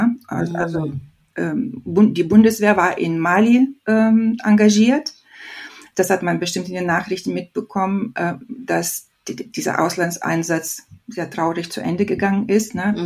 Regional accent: Lithuania; Also ich bin gebürtig aus Litauen und habe seit einigen Jahren die doppelte Staatsangehörigkeit. Ne? Nicht nur die litauische, sondern auch die deutsche. Und in dieser Krisenzeit, ne, war ich in meiner Heimat

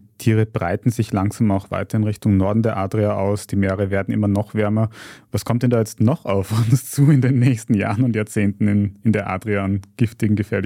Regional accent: Austria; also in unserem als Österreicher Innenhaus und Hof mehr oder weniger

